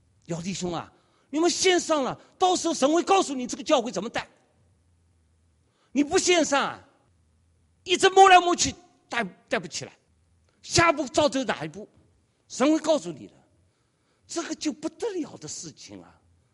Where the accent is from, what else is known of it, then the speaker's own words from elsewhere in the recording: China; 我们中国人都是荣耀的教会